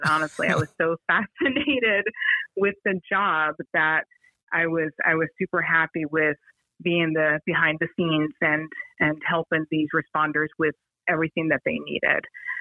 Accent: New York, United States; But I am originally from New York, born and raised. And so I went back home to New York in 96

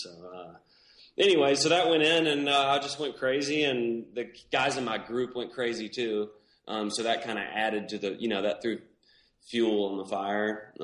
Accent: Alabama, United States; We were just trying to hit it out of the dirt at the goat ranch I grew up on in Alabama.

